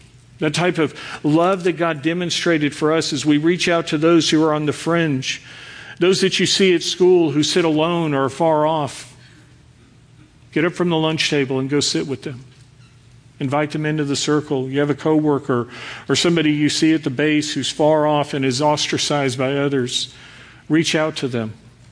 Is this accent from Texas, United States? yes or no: yes; Dallas, Texas, United States; born there; My dad's from Canada. My mom's from France. I'm French Canadian. Now, I was born in Dallas, so I'm a Texan